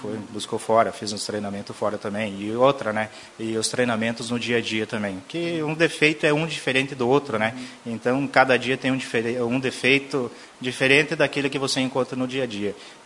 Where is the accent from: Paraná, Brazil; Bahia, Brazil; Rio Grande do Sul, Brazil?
Rio Grande do Sul, Brazil; Lagoa Vermelha; sou natural daqui de Lagoa Vermelha, né? Meus pais eram daqui da região, né? Meu pai aqui de Biaçá e minha mãe aqui de Caseiros, né? A gente morou aqui sempre, né?